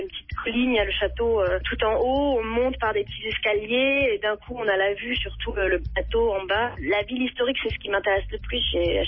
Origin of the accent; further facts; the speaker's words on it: France; Moi, je suis française, j'ai l'habitude des cafés parisiens